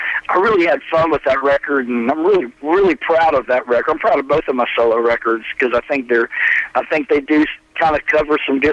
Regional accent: Muscle Shoals, Alabama, United States; the music that came out of my hometown when I was growing up, the kind of the Muscle Shoals sound

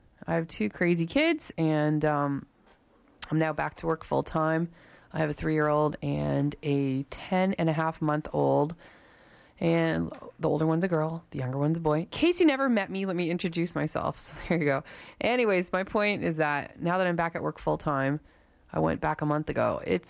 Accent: Windsor, Ontario, Canada; I'm from Windsor originally, and Toledo's not very far. It's just an hour south of the city.

